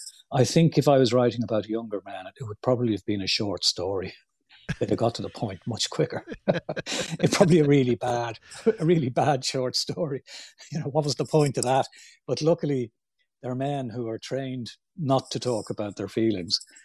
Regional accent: Ireland; I'm talking about, you know, growing up in Ireland.

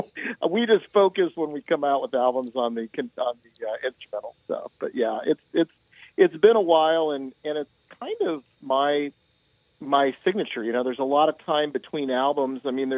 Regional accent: Goshen, Indiana, United States; also born or lived in Michigan; Yeah, I was born in Michigan, but most of my formative years, including, you know, learning how to play the guitar and, you know, was Goshen, Indiana, you know, a little small town in the middle of Indiana.

